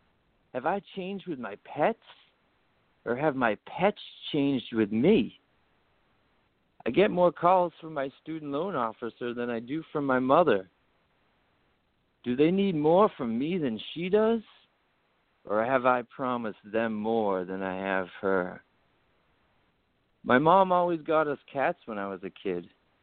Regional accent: Everett, Massachusetts, United States; now in Malden, United States; I live in Malden currently, which is just north of Boston. I grew up right in Everett, the next town over. Yeah, I love Boston.

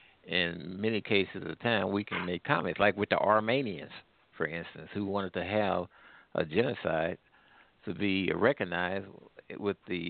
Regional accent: St. Louis, Missouri, United States; I'm from the St. Louis area. When you look down on the St. Louis skyline, you see buildings up put up, Clayton skyline.

